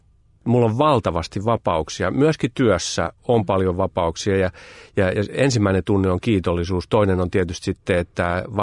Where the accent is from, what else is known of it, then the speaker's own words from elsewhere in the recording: Helsinki, Uusimaa, Finland; No niin, mä oon helsinkiläinen alun perin ja Helsingissä toimin tälläkin hetkellä.